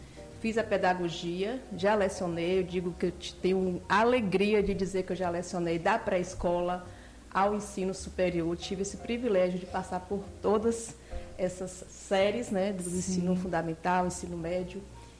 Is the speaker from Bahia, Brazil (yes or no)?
yes; Manuel Vitorino, Bahia, Brazil; also born or lived in Jequié; o distrito de Catingal, no município de Manuel Vitorino. E lá eu vivia até os 10 anos de idade, apesar de ser jiquiense, nasci em Jiquié, mas eu vim de lá e um lugar que a gente não tinha esse acesso.